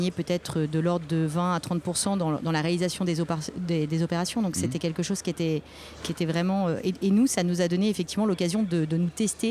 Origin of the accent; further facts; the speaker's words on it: Normandy, France; Alors moi j'ai grandi en Normandie, pas très loin du Havre, et j'ai fait mon école de commerce ici, l'EMN.